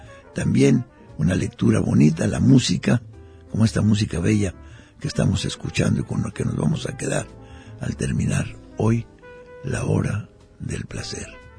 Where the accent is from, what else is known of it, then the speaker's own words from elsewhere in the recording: Puerto Vallarta, Jalisco, Mexico; somos vallartenses, orgullosos vallartenses, privilegiados vallartenses de vivir en este paraíso que es nuestra ciudad. Y también somos mexicanos